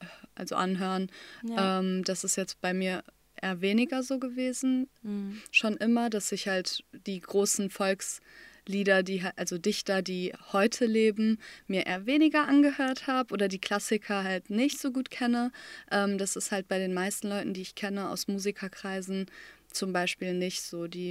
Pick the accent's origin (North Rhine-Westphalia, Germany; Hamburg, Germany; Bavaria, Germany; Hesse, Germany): North Rhine-Westphalia, Germany; Recklinghausen; Ich habe erst gedacht, ich dachte immer, Bottrop ist kleiner als Recklinghausen, wo ich herkomme.